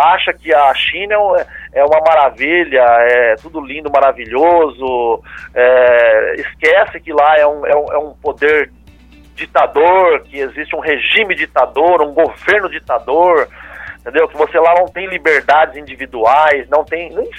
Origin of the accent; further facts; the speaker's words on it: São Paulo, Brazil; now in Minas Gerais, Brazil; Eu sou paulista, né?